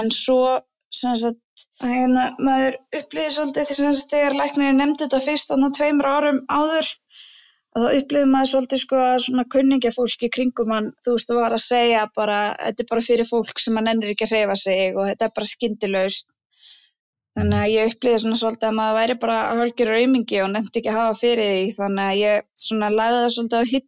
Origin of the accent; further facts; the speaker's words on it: Garðabær, Capital Region, Iceland; also born or lived in Westfjords; now in Kópavogur, Iceland; Nei, ég ólst upp frá 8 í Garðabæ, en áður en við fluttum í Garðabæ þá ólst ég upp á Vestfjörðum.